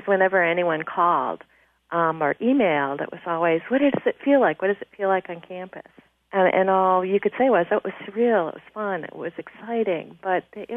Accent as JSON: {"language": "English", "region": "Indiana", "country": "United States", "tie": "born or raised there", "said": "You know, I grew up in Indiana, so I know what March Madness is."}